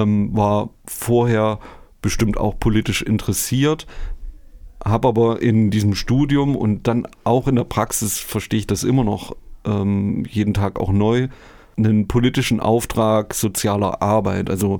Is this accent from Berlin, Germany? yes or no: no; Erfurt, Thuringia, Germany; ich bin Puffbohne, hier in Erfurt geboren, irgendwie nie weggekommen. Das ist vielleicht, manchmal bedauere ich das auch, aber irgendwie ist es auch schön, in Erfurt geblieben zu sein. Ja, und ich bin groß geworden da beim katholischen Krankenhaus. Das ist ein kleines Wohngebiet, der Buchenberg.